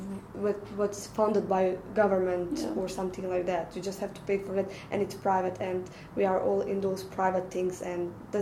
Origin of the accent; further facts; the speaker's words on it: Bosnia & Herzegovina; English is a second language; I'm also from Bosnia and Herzegovina.